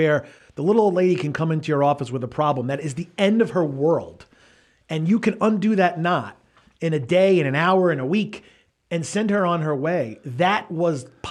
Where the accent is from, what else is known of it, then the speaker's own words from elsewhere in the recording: Bay Ridge, New York, United States; I grew up in Bay Ridge where I still live, and I own a home with my wife.